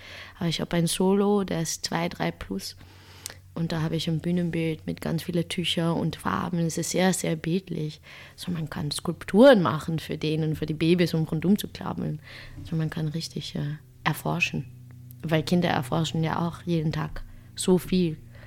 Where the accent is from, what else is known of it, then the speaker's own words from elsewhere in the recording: Amsterdam, North Holland, Netherlands; German is a second language; moved away; Ich bin aufgewachsen in Amsterdam in einem Viertel, die sehr multikulturell war